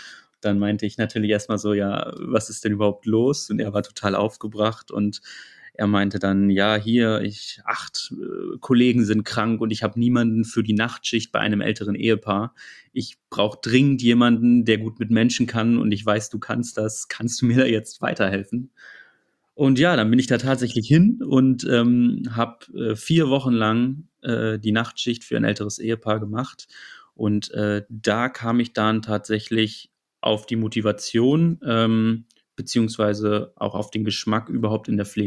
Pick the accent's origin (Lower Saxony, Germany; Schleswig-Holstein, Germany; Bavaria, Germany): Lower Saxony, Germany; Hannover; komme aus Hannover